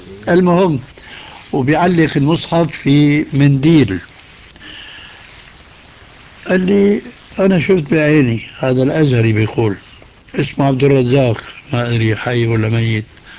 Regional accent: Damascus, Damascus Governorate, Syria; هذه كانت تستعمل عندنا في دمشق

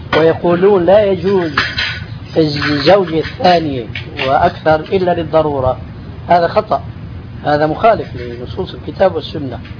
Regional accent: Syria; عندنا في سوريا

